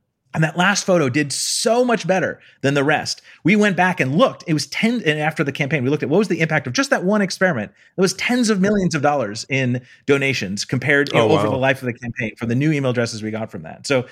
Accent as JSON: {"language": "English", "town": "Palo Alto", "region": "California", "country": "United States", "tie": "born or raised there", "said": "Yeah, I'm from Palo Alto. So I grew up in the Bay Area and was surrounded by tech."}